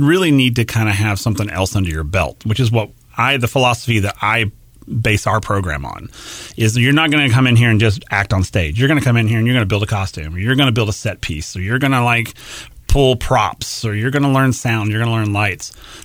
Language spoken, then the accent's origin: English; Hempstead, Texas, United States; I grew up in a small town. I think my hometown was like 3,400 people.